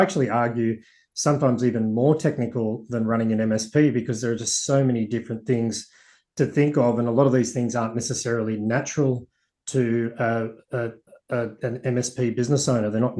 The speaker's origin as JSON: {"language": "English", "town": "Sydney", "region": "New South Wales", "country": "Australia", "said": "I'm from Sydney, so. You know, cold to us is when it drops below, 27 degrees Celsius."}